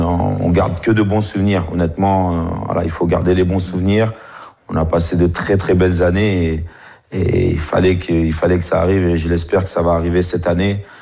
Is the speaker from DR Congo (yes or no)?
yes; DR Congo; Moi, je suis originaire du Congo-Kinshasa.